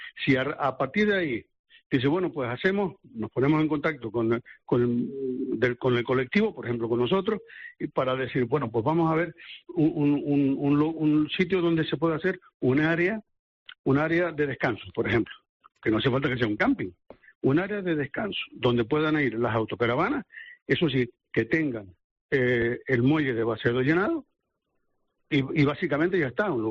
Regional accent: Los Cristianos, Canary Islands, Spain; born there; Soy nacido en Los Cristianos y jugué en el Marino, además.

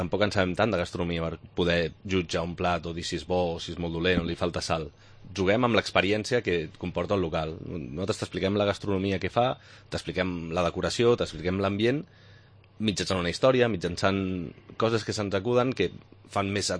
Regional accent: Barcelona, Catalonia, Spain; jo sóc de Barcelona i estimo aquesta ciutat.

